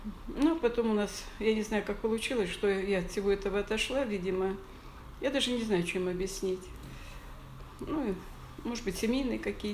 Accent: Ukraine; first language Ukrainian; Russian is a second language; потому что я же еще с Украины, и украинский язык, так мама тоже говорила.

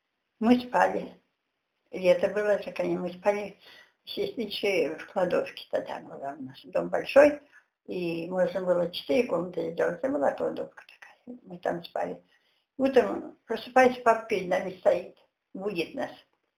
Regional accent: Altai Krai, Russia; moved away as an adult; 1930 года. 8 июня в Алтайском крае, Челиный район. Там же я выросла до 18 лет. Потом переехала в Кузбасс.

